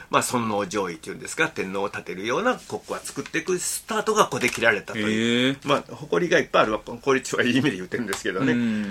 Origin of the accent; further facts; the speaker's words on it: Omizo, Shiga, Japan; 琵琶湖の近くに、それ城下町やって、そこは二万石の城下町やったんですけども、城下町で育ってるものとしましては非常に歩きやすい町で